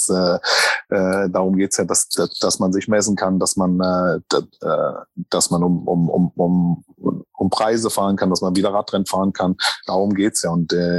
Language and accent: German; Magdeburg, Saxony-Anhalt, Germany; Ich bin übrigens nicht meine Heimat ist übrigens nicht nicht Thüringer, ich bin Magdeburger, ich bin Sachsen-Anhaltiner.